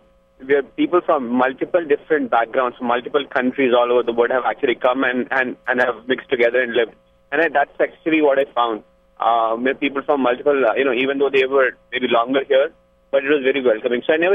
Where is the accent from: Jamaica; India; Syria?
India; now in United States; oh, you know, we come from India and we have to get into the Western culture kind of a deal.